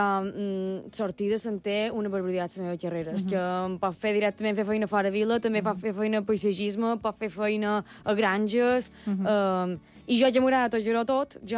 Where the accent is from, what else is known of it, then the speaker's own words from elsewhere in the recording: Manacor, Balearic Islands, Spain; De Manacor, crec que se nota.